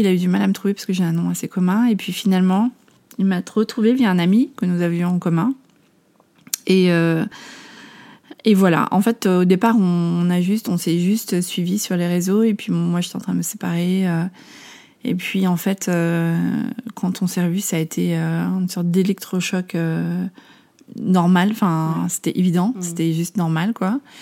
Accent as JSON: {"language": "French", "town": "Amsterdam", "region": "North Holland", "country": "Netherlands", "tie": "born or raised there", "said": "En fait, j'ai grandi à Amsterdam. Ouais. Mes parents sont français, mais ma maman était mariée avec un Néerlandais."}